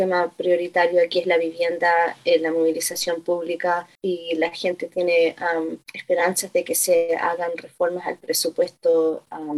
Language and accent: Spanish; Chile; born there; Nací en Chile, pero mis colaboraciones son con personas de todo el continente